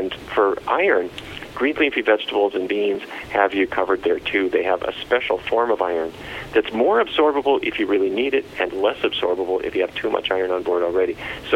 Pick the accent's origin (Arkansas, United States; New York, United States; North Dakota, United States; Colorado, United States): North Dakota, United States; Fargo; when I was a kid growing up in Fargo, North Dakota